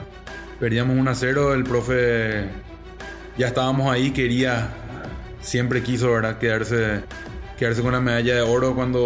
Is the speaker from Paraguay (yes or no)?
yes; Paraguay; Cuando salimos de Asunción, ese 1 de agosto, el famoso 1A, ¿verdad? Que tanto se recuerda en nuestro país del 2004.